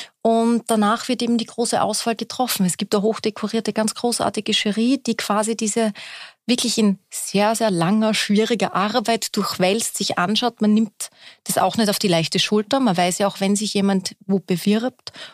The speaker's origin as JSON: {"language": "German", "country": "Austria", "said": "Das ist Herzlichkeit, wird bei uns in Österreich groß geschrieben, wenn es um das Gastgebertum geht."}